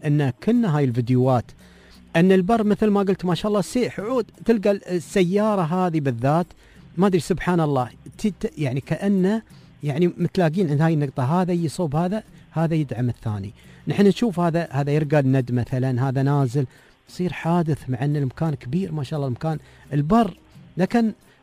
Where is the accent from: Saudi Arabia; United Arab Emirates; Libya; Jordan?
United Arab Emirates